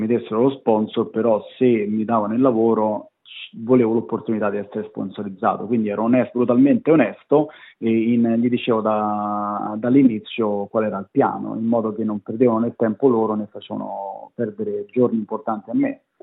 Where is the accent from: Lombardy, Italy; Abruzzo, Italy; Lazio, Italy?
Lazio, Italy; Frascati; moved away as an adult; now in Australia; Sono nato a Frascati, in provincia di Roma. Ho abitato al sud di Roma per 23 anni, fino a che non ho fatto 23 anni.